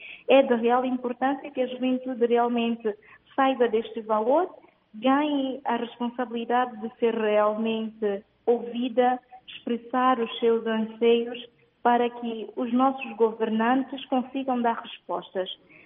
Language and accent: Portuguese; São Tomé & Príncipe; Hoje realmente é uma grande oportunidade para mim, enquanto santomense, de dar a minha voz ao mundo.